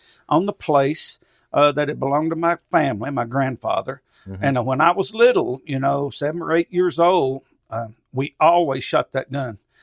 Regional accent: Kentucky, United States; I grew up on Lake Cumberland. Mm-hmm. And I was... what a wonderful place to grow up.

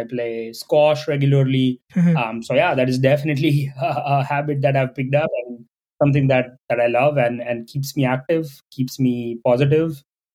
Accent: Rajkot, Gujarat, India; born and brought up in Gujarat. Mm-hmm. I was actually born in a very small city called Rajkot.

